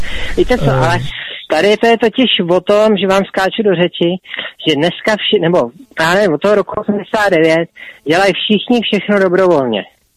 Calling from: Prague, Czechia; z Prahy a jenom k tomu předchozímu tématu, k té hodince předchozí.

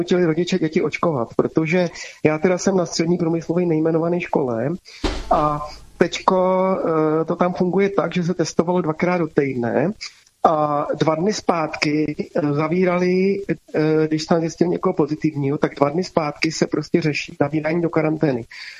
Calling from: Plzeň, Plzeň Region, Czechia; z Plzně, dost často volám

